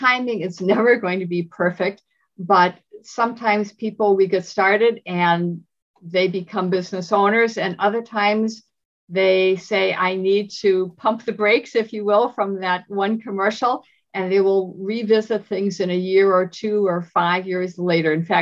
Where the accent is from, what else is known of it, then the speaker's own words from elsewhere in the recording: Wisconsin, United States; I do have a fondness for everyone from Wisconsin, since that's my home state.